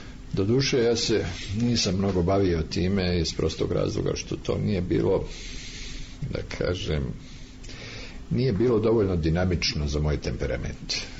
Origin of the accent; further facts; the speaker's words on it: Sarajevo, Federation of Bosnia and Herzegovina, Bosnia & Herzegovina; born there; Ja sam rođen u Sarajevo 46. godine, jeli?